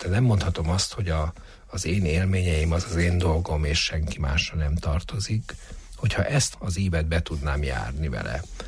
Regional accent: Târgu Mureș, Mureș County, Romania; moved away as an adult; now in Hungary; Eleve az, hogy én Vásárhelyen nőttem fel, és 25 éves koromban mentem el innen Magyarországra

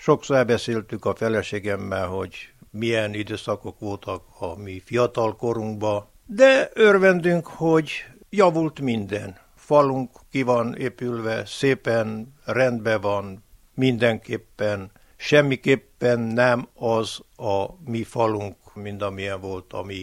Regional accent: Vámosgálfalva, Mureș County, Romania; Nem, én itt születtem, itt nőttem fel, és innen jártam munkába a közeli Dicsővárosba, a vegyi kombinátba, onnan jöttem nyugdíjba, és így mai napig Vámosgálfalvi vagyok.

